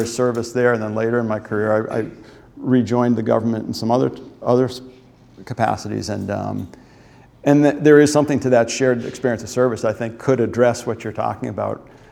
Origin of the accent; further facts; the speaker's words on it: Boston, Massachusetts, United States; I grew up in the Boston area and not a very diverse community here.